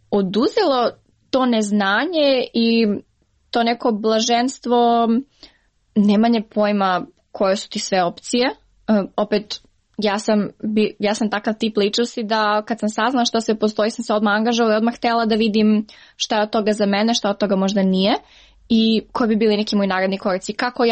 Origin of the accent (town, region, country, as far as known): Niš, Southern and Eastern Serbia, Serbia